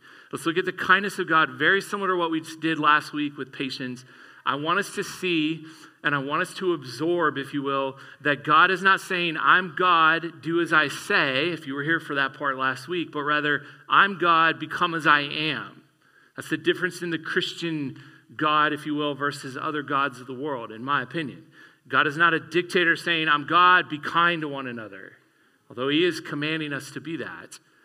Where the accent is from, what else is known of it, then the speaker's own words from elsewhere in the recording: Texas, United States; born there; I'm not from the South. I was born in Texas. Haven't been there in a long time.